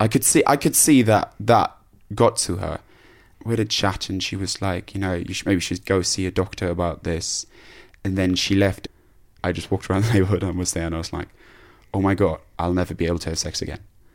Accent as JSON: {"language": "English", "country": "Germany", "said": "Of course, I'm from Germany."}